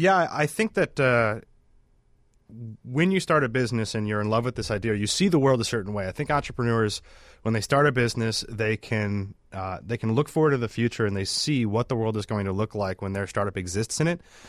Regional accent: Peoria, Illinois, United States; now in Chicago, United States; So I grew up in Peoria, Illinois. So I haven't made it out of Illinois yet.

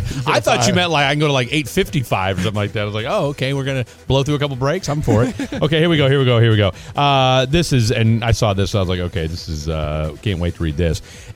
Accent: United States; I'm an American.

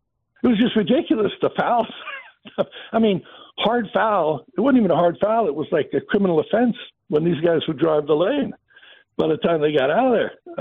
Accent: Los Angeles, California, United States; Let me just tell you, I grew up in Los Angeles. I was a Lakers fan.

